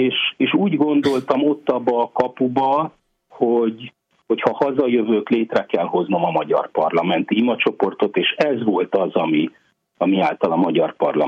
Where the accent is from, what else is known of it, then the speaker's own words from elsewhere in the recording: Hungary; akkor még jobban megörült, nem csak annak, hogy magyarként itt vagyok, hanem annak is, hogy szentsírosként is